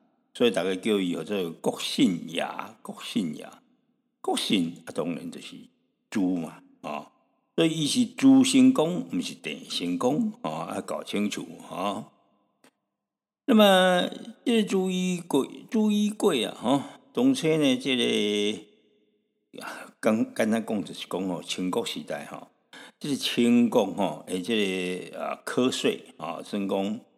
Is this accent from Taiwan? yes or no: yes; Taiwan; 我们台湾人啊说这个阿伯寮低歌曲